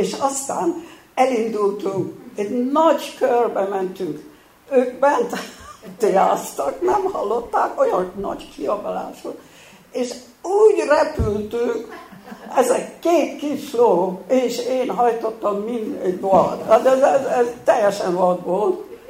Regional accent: Doboz, Békés, Hungary; also born or lived in Budapest; Doboz egy kis község. Hát a község már 4000-en vagyunk, nem is vagyunk olyan kicsi. És ott voltam gyerekkoromban, imádtam, de Budapesten születtem.

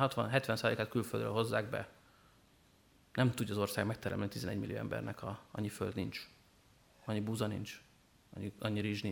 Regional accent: Hungary; én is Magyarországon nőttem föl, a Fradiba birkoztam, a Honvédba kajakoztam

